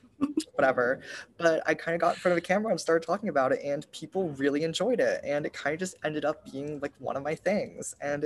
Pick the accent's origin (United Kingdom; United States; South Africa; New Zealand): United States; Atlanta, Georgia; now in Ithaca, United States; I'm actually from Atlanta. I was raised there, grew up whole life. It was great being in the South.